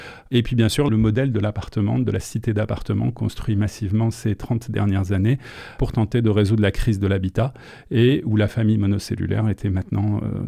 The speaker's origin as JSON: {"language": "French", "town": "Algiers", "region": "Algiers Province", "country": "Algeria", "tie": "born or raised there", "said": "Je sais que c'est des choses que j'avais vues dans mon enfance à Alger."}